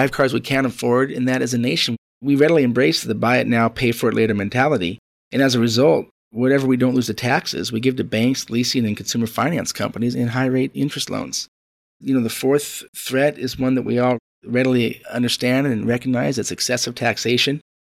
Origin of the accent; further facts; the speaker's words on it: United States; And since I'm an American, many of the examples that I cite deal specifically with the economic and legal environment of the United States.